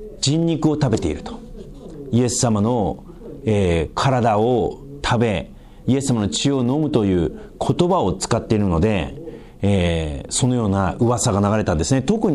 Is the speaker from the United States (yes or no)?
no; North Korea; 北朝鮮から来ましたから無神論ですから、